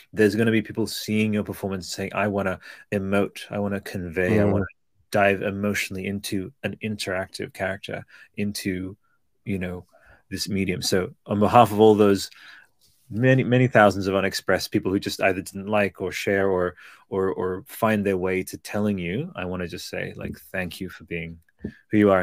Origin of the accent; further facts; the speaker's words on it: Australia; I'm Australian, so maybe I have a back way.